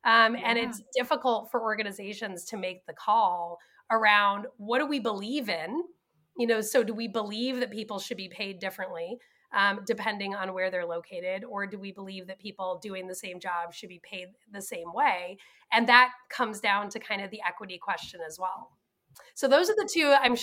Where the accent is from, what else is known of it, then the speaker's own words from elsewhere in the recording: Mountain View, California, United States; now in Ann Arbor, United States; So I moved from Ann Arbor, Michigan, which is where I'm located now, back home, all the way to Mountain View, California.